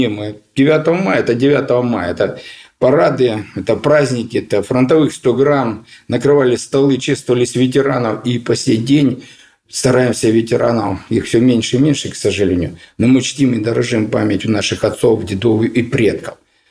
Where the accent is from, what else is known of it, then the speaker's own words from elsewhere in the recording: Donetsk, Donetsk Oblast, Ukraine; Отец у меня Белгородской области, мама Хмельницкой области. Познакомились на Шпицбергене. Зачали меня там, родился я уже здесь, в Сталина. Поэтому вот если меня начинать, я долгое время говорил, что я сын двух великих народов.